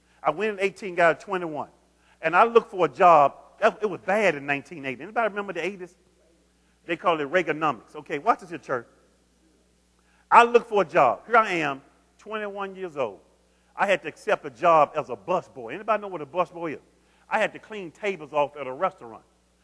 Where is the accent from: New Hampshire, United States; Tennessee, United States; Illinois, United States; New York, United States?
Tennessee, United States; I'm from Tennessee. So ain't nothing wrong with the South. I grew up in the South.